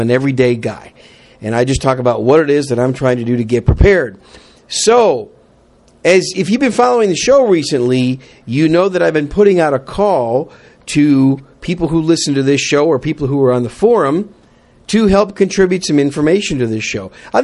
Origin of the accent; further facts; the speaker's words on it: Wisconsin, United States; I wish that me and my family would have known some of this stuff when we were growing up in Wisconsin.